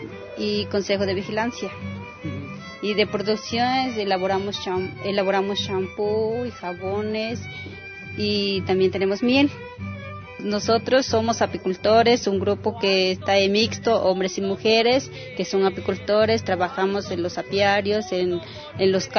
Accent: Acatlán, Guerrero, Mexico; vengo en la comunidad de Acatlán, municipio de Chilapa

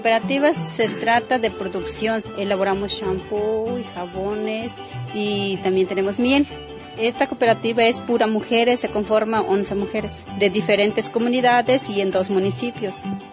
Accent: Acatlán, Guerrero, Mexico; vengo en la comunidad de Acatlán, municipio de Chilapa, y soy presidenta de la organización Mujeres Indígenas de Guerrero Xochineutle.

